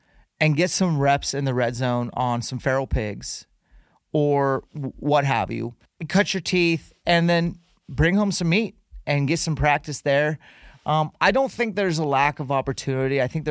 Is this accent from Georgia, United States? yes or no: no; Utah, United States; like in Utah, my home state.